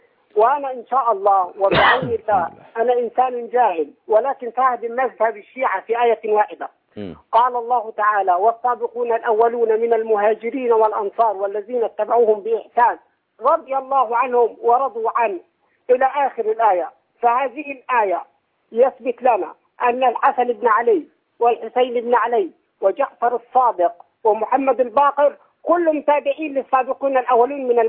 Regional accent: Sohag, Sohag Governorate, Egypt; أنا عم صعيدي من سوهاج

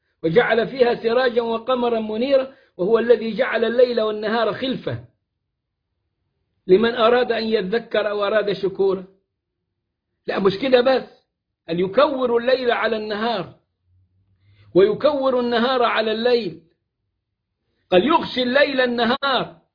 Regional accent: Upper Egypt, Egypt; وعندنا في الصعيد زي ما بقول كده

